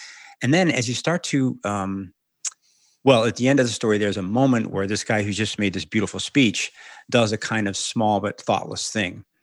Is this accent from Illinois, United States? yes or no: no; Amarillo, Texas, United States; now in Syracuse, United States; it my first semester at Syracuse. I was just off the back of whatever truck they say you fall off of. I came from Amarillo, Texas, had never really met, famous writers.